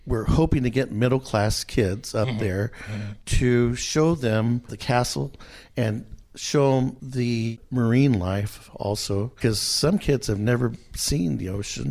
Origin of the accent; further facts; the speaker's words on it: Gonzales, California, United States; I grew up in Gonzales, California, which is in the Salinas Valley, and it's an ag community.